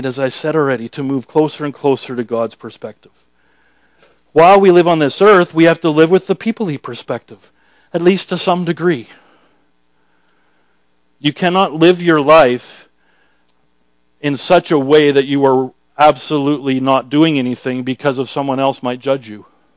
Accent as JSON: {"language": "English", "country": "Canada", "said": "We're Canadian."}